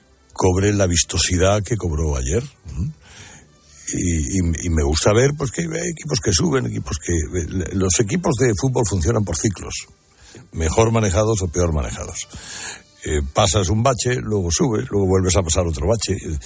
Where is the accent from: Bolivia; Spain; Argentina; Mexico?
Spain; Barcelona, Catalonia; me crié en Barcelona